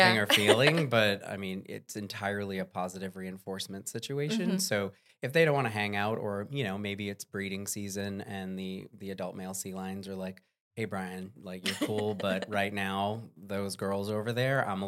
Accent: Massachusetts, United States; now in Florida, United States; Well, I grew up in Massachusetts and I love the ocean.

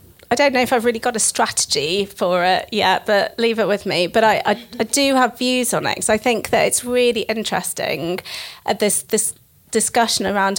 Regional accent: Manchester, North West England, United Kingdom; now in London, United Kingdom; I'm from Manchester and I moved to London for the job. And then I've stayed here ever since. It's very much my home.

